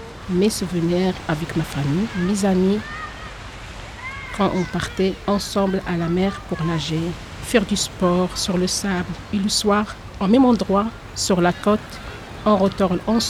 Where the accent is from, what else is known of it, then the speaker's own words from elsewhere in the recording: Agadir, Souss-Massa, Morocco; je suis marocaine d'origine berbère. Et quand j'étais petite, j'habitais dans une ville touristique qui se trouve au sud du Maroc, qui est connue pour ses belles plages. C'est la ville d'Agadir, la plus importante du sud du Maroc.